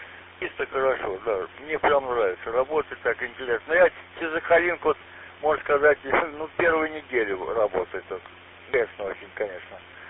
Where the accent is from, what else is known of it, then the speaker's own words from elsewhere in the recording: Astrakhan, Astrakhan Oblast, Russia; Я как сам волжанин, астраханец, тоже, знаете, такой Волга, тоже помотались по ней